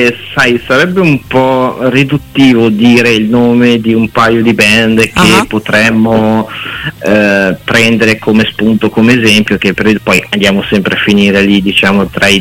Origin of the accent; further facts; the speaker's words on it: Omegna, Piedmont, Italy; provincia di Verbania, la zona dell'Umegnese, VCO, ecco.